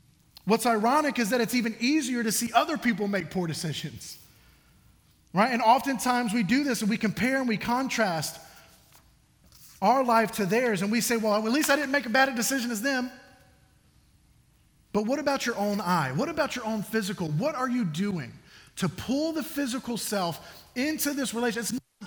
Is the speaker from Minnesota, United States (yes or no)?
no; Mobile, Alabama, United States; Growing up, I grew up in Mobile, Alabama.